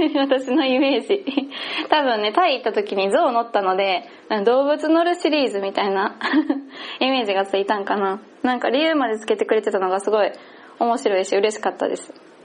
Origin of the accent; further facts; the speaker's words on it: Kansai, Japan; 私もまあ関西人やから何々やんとかは言うんですけど、